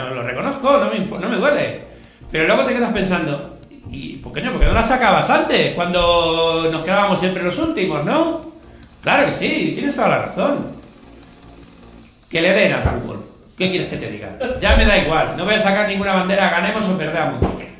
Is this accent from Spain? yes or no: yes; Spain; born there; soy español porque nací aquí, pero me siento ciudadano del mundo, estoy en contra de las fronteras.